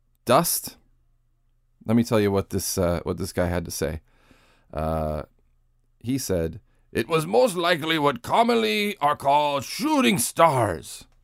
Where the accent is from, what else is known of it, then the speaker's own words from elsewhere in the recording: Ireland; I can make these jokes because I'm Irish.